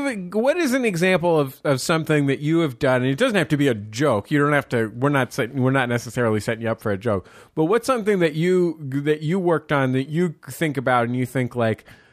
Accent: San Francisco, California, United States; Yesterday, I watched the 49ers game, San Francisco 49ers football game, and I'm from San Francisco. I'm a fan of the San Francisco 49ers.

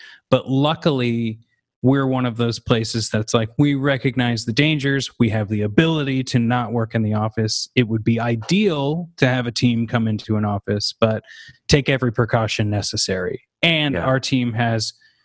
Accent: Kansas City, Missouri, United States; I grew up in the Kansas City area, and I went to the University of Kansas

